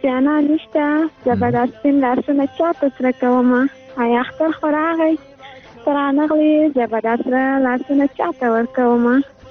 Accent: Farah, Afghanistan; نو موږ د فرا ولایت یو

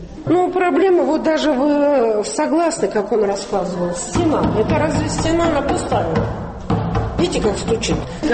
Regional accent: Ukraine; Я вот человек с Украины, я говорю то, что есть.

